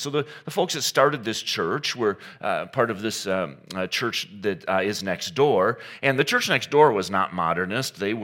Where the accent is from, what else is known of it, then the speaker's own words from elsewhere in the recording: Saginaw, Michigan, United States; My home church, I grew up in Saginaw in the 1930s